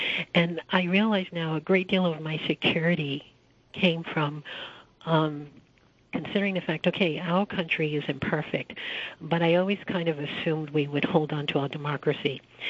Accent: United States; I consider the loss of the security that comes with being an American in what you consider to be a democracy

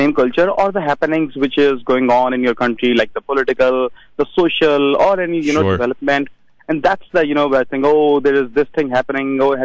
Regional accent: Pakistan; now in Jersey City, United States; I'm from Pakistan.

